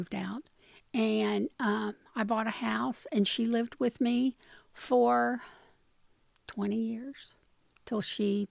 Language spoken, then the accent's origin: English; Covington, Kentucky, United States; In Covington, yeah.